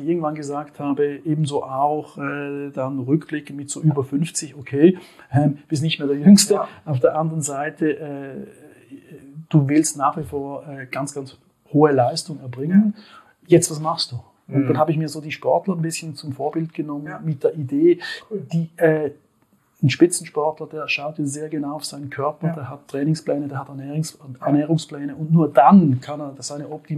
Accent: Switzerland; wie man wahrscheinlich auch meinem Slang anhört, ich komme aus der Schweiz.

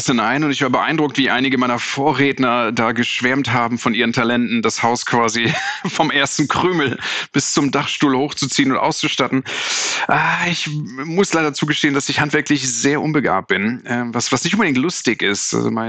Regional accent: Münster, North Rhine-Westphalia, Germany; born there; also born or lived in Switzerland; Ich bin in Deutschland geboren, in Münster, bin mittlerweile Deutsch-Schweizer, habe beide Staatsangehörigkeiten, weil ich 15 Jahre in der Schweiz gelebt habe.

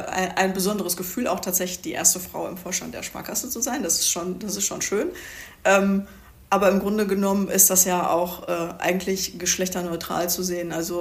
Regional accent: Pöppinghausen, North Rhine-Westphalia, Germany; nee, ich bin in Pöppinghausen groß geworden.

